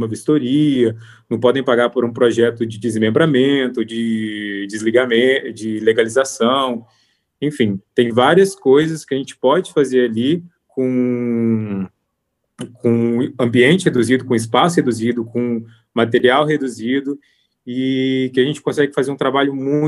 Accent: Espera Feliz, Minas Gerais, Brazil; moved away as an adult; E aí eu vim para cá, porque a oportunidade de emprego aqui era mais promissora do que lá em Juiz de Fora, ou do que na minha cidade natal, né, em Espera Feliz.

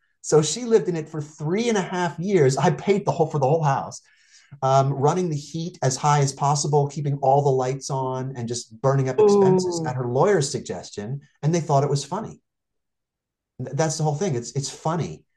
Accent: New Jersey, United States; I come from a humble background. I grew up middle class in New Jersey.

